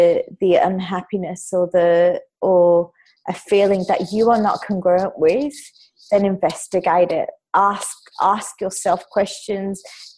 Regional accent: India; I love lamb chop curry. Being an Indian, that's I love it.

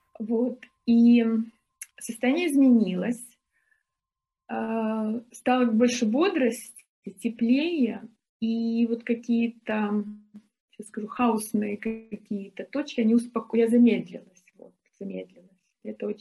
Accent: Moscow Oblast, Russia; born there; мы русские, я родилась там в Подмосковье, папа, я сказала, сибиряк.

